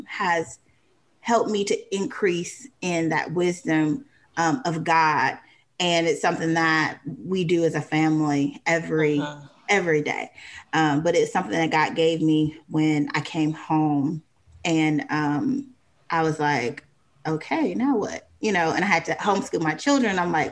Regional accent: Wisconsin, United States; now in Mississippi, United States; But I was raised in Wisconsin. It's a little bit different there.

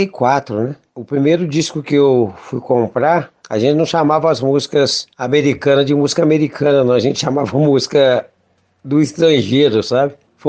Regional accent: Sabará, Minas Gerais, Brazil; born there; Lá no bairro Alvorada, onde eu nasci, né? No município de Sabará.

